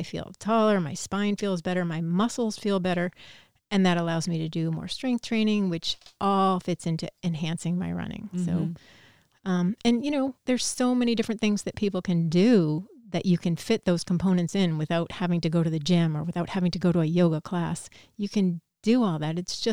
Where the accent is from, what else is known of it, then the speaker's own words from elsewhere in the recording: Keene, New Hampshire, United States; I grew up in Keene